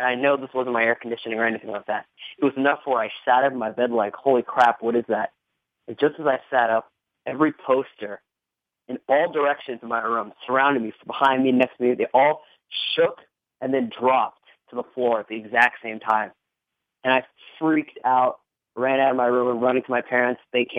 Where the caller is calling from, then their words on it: Virginia, United States; from Virginia.